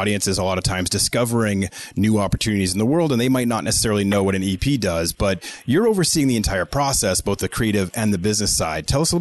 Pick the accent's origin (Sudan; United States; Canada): United States; Boston, Massachusetts; now in Philadelphia, United States; I actually live outside of Philly, but I'm actually from Boston.